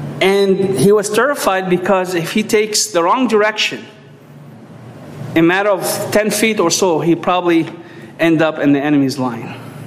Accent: Lebanon; where I'm from Lebanon originally, and I survived 3 years of civil war from the age of 12 to the age of 15.

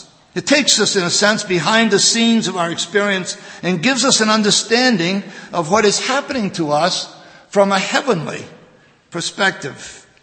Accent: Maine, United States; was a gospel song that was commonly sung in the church that I grew up in Maine. In my boyhood days, it was probably one of my favorite hymns.

